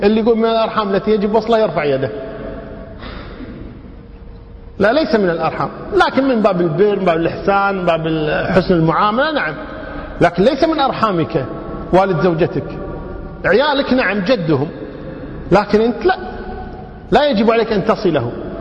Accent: Kuwait; خاصة عندنا بالكويت

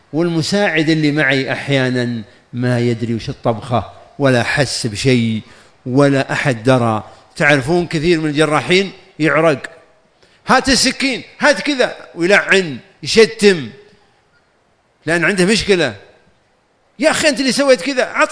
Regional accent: Riyadh, Riyadh Province, Saudi Arabia; لكن عندنا في الرياض السواقة الله أعلم بها

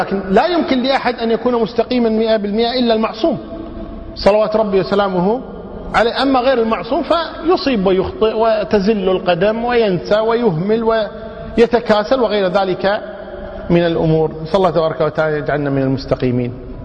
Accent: Kuwait; خاصة عندنا بالكويت

